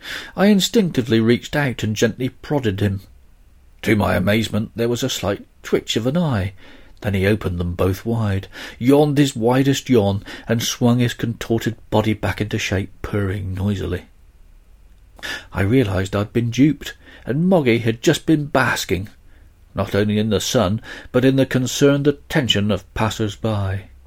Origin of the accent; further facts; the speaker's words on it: southern England, United Kingdom; I was driving through my hometown in southern England. It is a rural market town with a solitary narrow high street.